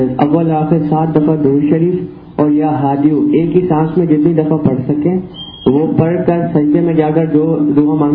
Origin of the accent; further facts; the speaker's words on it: Karachi, Sindh, Pakistan; میں کراچی سے آیا ہوں.